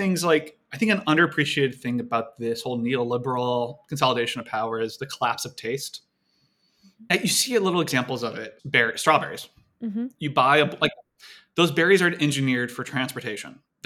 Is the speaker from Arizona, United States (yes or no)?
no; Iowa, United States; I come from Iowa. I'm a first generation college student. Most of my family are Trumpers.